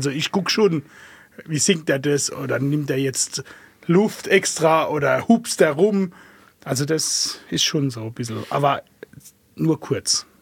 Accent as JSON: {"language": "German", "country": "Croatia", "said": "Ich bin Kroate."}